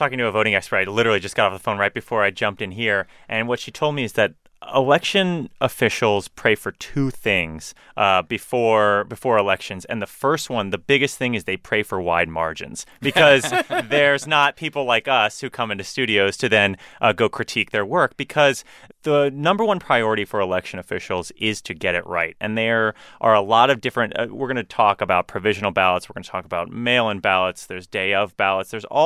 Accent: St. Petersburg, Florida, United States; I'm from St. Petersburg, Florida, so I was watching these very, very closely.

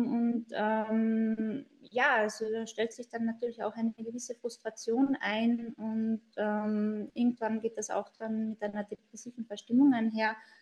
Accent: Austria; Ich komme aus Österreich und bin allgemein Medizinerin

